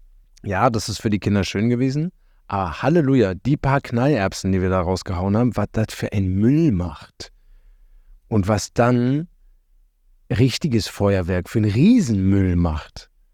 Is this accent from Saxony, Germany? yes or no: no; Berlin, Germany; Ich bin ja Berliner.